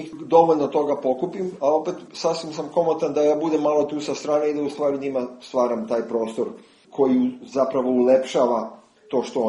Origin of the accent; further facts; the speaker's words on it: Belgrade, Serbia; also born or lived in Tuzla; U stvari prvo pamtim svoje detinjstvo u Beogradu. Znači ja sam rođen u Tuzli 1959. godine.